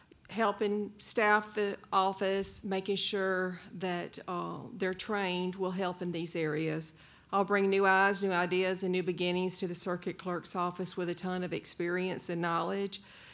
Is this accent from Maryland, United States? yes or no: no; Bay Minette, Alabama, United States; now in Daphne, United States; I'm a lifelong resident of Baldwin County. I grew up in Bay Minette and graduated from Baldwin County High School in 1984.